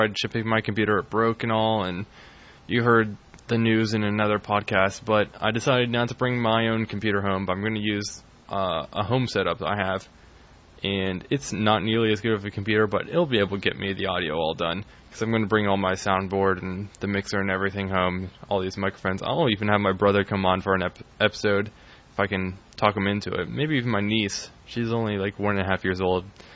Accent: Ohio, United States; now in Georgia, United States; Well, I'm originally from Ohio. I go to school down here in Georgia.

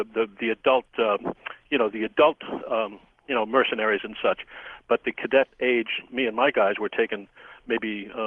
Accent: New Orleans, Louisiana, United States; I was born and raised in New Orleans.

